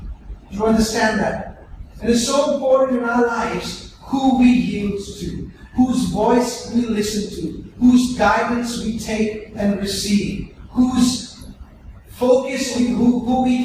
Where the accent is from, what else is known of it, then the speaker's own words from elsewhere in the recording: Bangalore, Karnataka, India; Where I grew up in Bangalore, the nearest slaughterhouse was a few blocks away